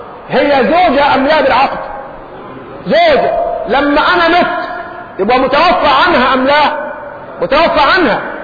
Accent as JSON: {"language": "Arabic", "country": "Egypt", "said": "من التحلل والسذاجة الموجودة فينا كمصريين"}